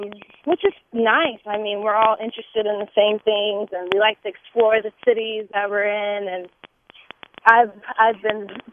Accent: West Memphis, Arkansas, United States; I'm from West Memphis, Arkansas, which is right over the bridge, so I did a lot of theater in Tennessee.

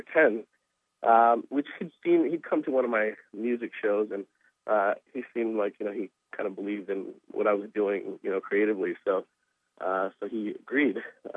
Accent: Silver Spring, Maryland, United States; Yeah, I grew up in Silver Spring area, Randolph Road, New Hampshire Avenue, Kennedy High School area.

